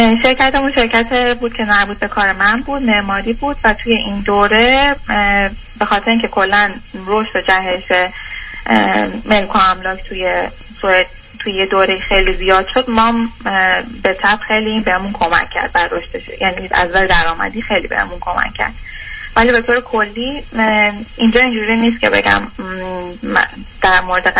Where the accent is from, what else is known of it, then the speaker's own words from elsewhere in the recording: Iran; moved away; ما از ایران در اومدیم